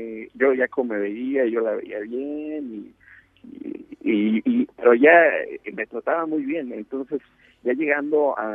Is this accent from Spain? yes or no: no; Mexico; son muy tranquilos los rusos, no son como los argentinos, los mexicanos, que estamos de fiesta todo el tiempo.